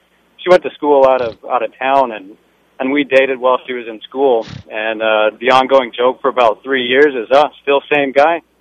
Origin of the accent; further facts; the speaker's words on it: Canada; now in United States; I'm Canadian, originally.